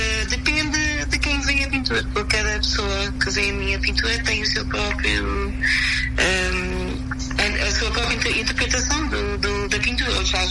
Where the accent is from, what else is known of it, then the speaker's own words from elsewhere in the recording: Cape Verde; às vezes faço coisas ligadas assim a cultura cabo-verdiana, porque sou cabo-verdiana e gosto muito